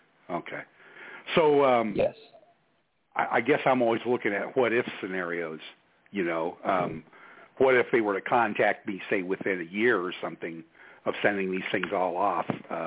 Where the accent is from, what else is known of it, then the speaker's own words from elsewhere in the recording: Illinois, United States; I'm from Illinois.